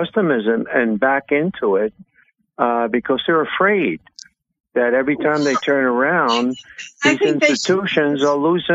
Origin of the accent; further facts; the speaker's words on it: New York, United States; I'm originally from Long Island